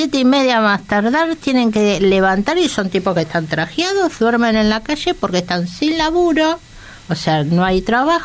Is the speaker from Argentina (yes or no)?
yes; Argentina; vivimos y nacimos en Argentina